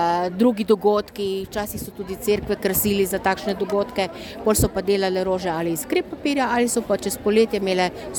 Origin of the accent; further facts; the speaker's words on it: Brežice, Lower Sava, Slovenia; Jaz sem iz Brežic.